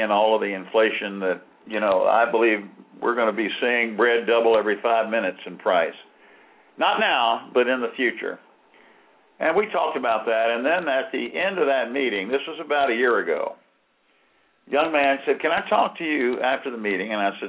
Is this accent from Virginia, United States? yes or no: yes; Richmond, Virginia, United States; born there; I'm a Southerner, by the way. I was born in Richmond, Virginia on 9/11/42, okay? Well, so I'm 69, almost 70.